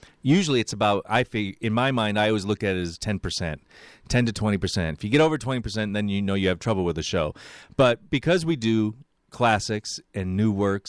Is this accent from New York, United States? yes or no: yes; New York, United States; now in Chicago, United States; You know, I'm a transplant. I came here in 81 from New York and ended up staying eventually, you know, because I loved Chicago.